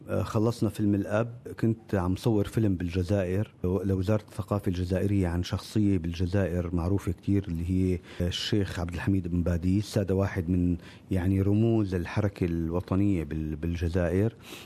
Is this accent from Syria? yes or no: yes; Syria; نحن كلياتنا كسوريين عنا هذا حالة الحنين الوجداني لسوريا